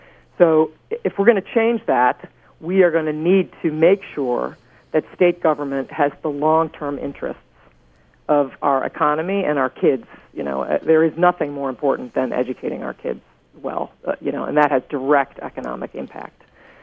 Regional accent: Ohio, United States; but I didn't grow up here. I grew up in Ohio.

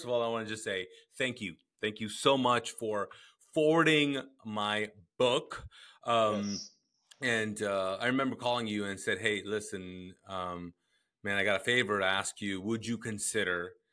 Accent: Pakistan; why we're talking about Bollywood is because I am Pakistani. Nothing to do with and Pakistan was connected to India.

